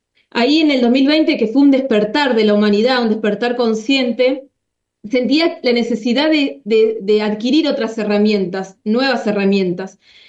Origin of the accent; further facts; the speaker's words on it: Río Gallegos, Santa Cruz, Argentina; also born or lived in Córdoba; Yo soy de Río Gallegos, contarles que soy de acá del sur de Argentina.